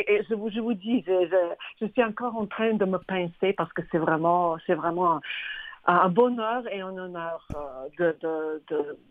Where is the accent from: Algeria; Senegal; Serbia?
Serbia; French is a second language; moi je viens de la Serbie